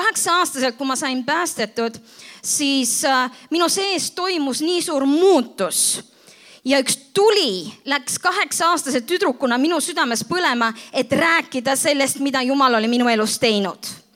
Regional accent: Hiiu County, Estonia; ma olen sündinud ja kasvanud Hiiumal. Ma olin 8-aastane, kui ma sain päästetud.

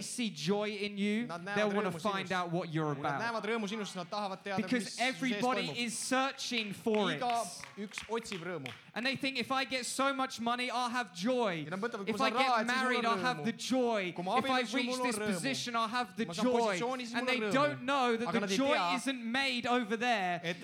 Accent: England, United Kingdom; I'm English.

